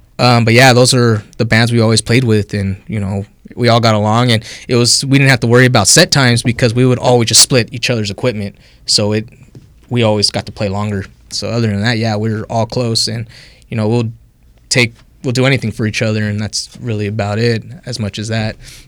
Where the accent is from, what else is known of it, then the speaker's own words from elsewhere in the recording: Carson, California, United States; growing up in Carson